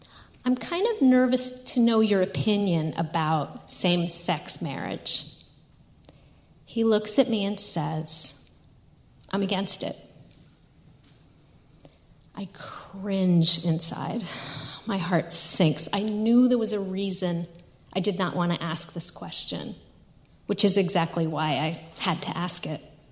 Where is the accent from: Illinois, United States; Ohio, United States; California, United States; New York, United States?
New York, United States; He's from Indiana, I'm from New York. He's Catholic, I'm Jewish. His people come from the hills of Tennessee. I'm a first-generation daughter of immigrants.